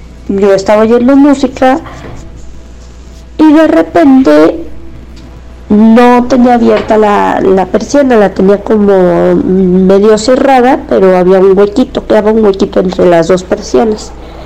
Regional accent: Querétaro, Mexico; Yo soy de Querétaro.

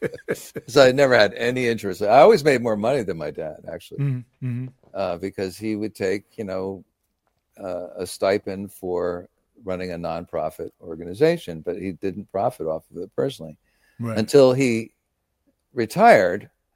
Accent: Philadelphia, Pennsylvania, United States; born there; I was born in Philly, yeah, in Jefferson. Yeah. My grandfather was a doctor there. Mm. My parents met at UPenn. Mm. I was the first of three. Mm. So they were still in their college town when she got pregnant. I was born in the Jefferson Hospital in Philly.

